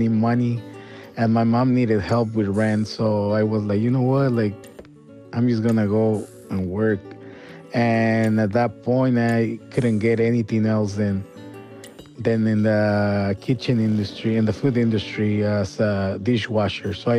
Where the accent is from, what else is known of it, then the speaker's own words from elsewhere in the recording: Querétaro, Mexico; English is a second language; I'm the cook at Evil Cooks. I grew up in Mexico in a small town called Querétaro. I grew up really poor